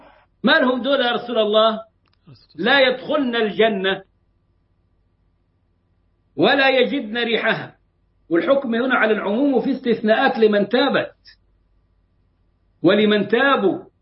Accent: Egypt; اللي عملناها عندنا في مصر في 100 سنة

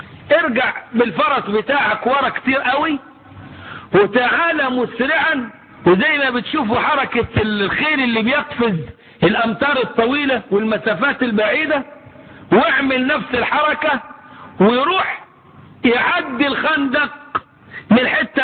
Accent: Upper Egypt, Egypt; عارفين نفاخ النار بنقول عليه عندنا في الصعيد.

